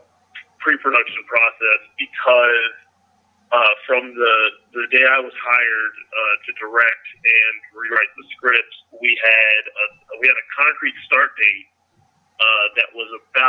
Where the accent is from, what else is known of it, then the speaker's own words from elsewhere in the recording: Richmond, Virginia, United States; So the closest one to me, I'm from Richmond, Virginia.